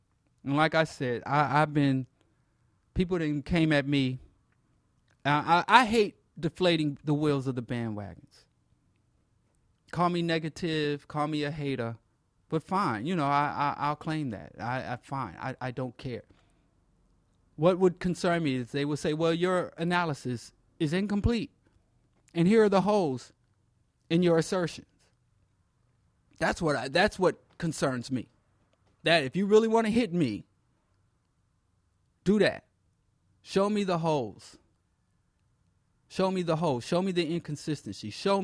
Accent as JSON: {"language": "English", "town": "Akron", "region": "Ohio", "country": "United States", "said": "I'm from Akron, broke down, struggle ass Akron, and I'm seeing what the world could offer me."}